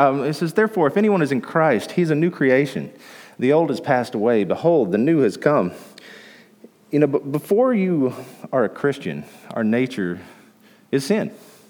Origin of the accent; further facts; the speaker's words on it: Texas, United States; Now, you know, we're from Texas, and I have a little bit of an example here. You know, Texans are proud people.